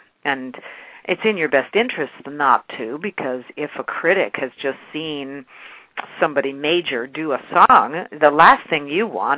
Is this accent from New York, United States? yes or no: yes; New York City, New York, United States; New York is my second home. I mean, I was born and raised in New York, and I'm always coming around.